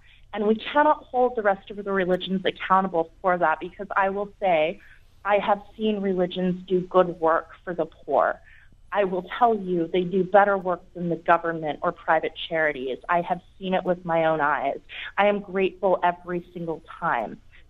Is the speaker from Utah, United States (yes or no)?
yes; Utah, United States; I come from Utah. It's Mormon country. I was raised to a Baptist school. I was raised as a religious fundamentalist, basically.